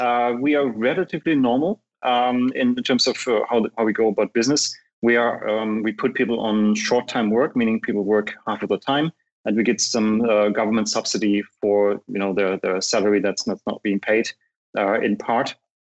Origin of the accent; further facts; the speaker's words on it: East Germany, Germany; Also, I grew up in East Germany. There was no access to computers